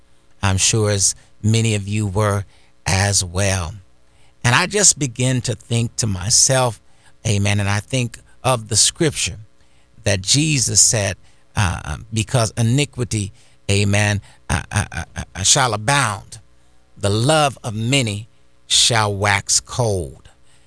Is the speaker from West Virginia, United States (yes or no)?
no; Indiana, United States; I mean, it's a neighboring, of course, we know a neighboring state to where I grew up in Indiana.